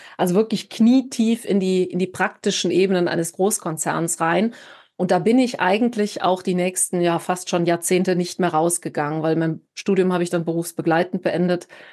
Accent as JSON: {"language": "German", "region": "Rhineland", "country": "Germany", "said": "das hast du ja schon gesagt. Ich bin Rheinländerin durch und durch. Vielleicht hört oder der eine, die andere das auch ein bisschen an meiner Stimme."}